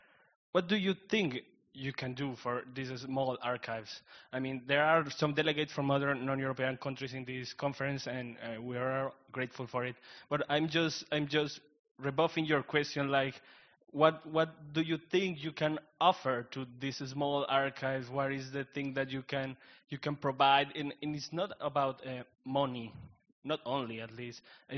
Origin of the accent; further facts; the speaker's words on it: Colombia; I'm from Colombia.